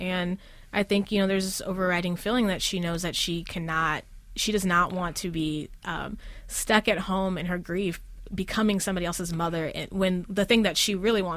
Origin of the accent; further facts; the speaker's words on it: Oceanside, California, United States; also born or lived in Ann Arbor; So I grew up in Oceanside, which is a military town.